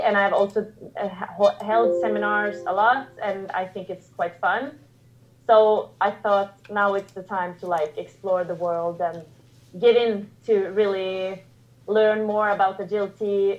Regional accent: Norway; I would say I am 27. I'm from Norway. … I live in not on the countryside, too far away, but I'm definitely not in the city.

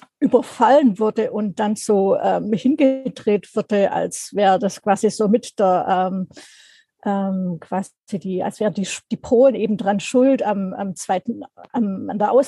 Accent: Southern Germany, Germany; deshalb bin ich eben auch in Süddeutschland aufgewachsen.

